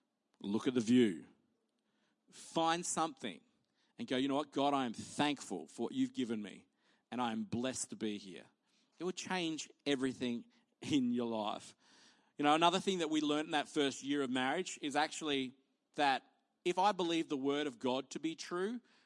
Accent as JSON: {"language": "English", "country": "Australia", "said": "you know, in this country, you know, you're not allowed to celebrate anymore being Australian because of the past."}